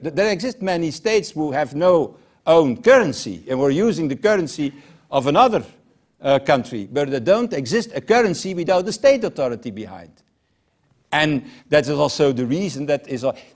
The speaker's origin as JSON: {"language": "English", "country": "Belgium", "second_language": "English", "said": "I'm from Belgium, so certainly a joke."}